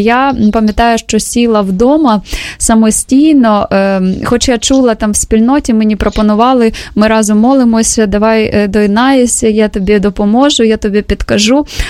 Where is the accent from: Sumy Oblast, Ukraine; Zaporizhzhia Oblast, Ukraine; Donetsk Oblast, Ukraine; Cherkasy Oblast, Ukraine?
Zaporizhzhia Oblast, Ukraine; Zaporizhzhia; я родом з Запоріжжя, і знаємо, що це є прифронтове таке місто зараз